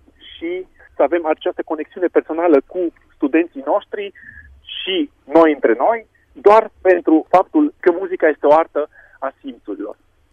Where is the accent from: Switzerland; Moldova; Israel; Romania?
Switzerland; eu evident sunt din Elveția